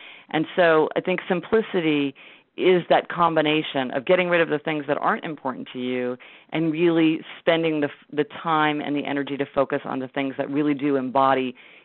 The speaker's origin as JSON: {"language": "English", "town": "Kansas City", "region": "Missouri", "country": "United States", "tie": "born or raised there", "said": "I grew up in Kansas City, Missouri, so I have been driving."}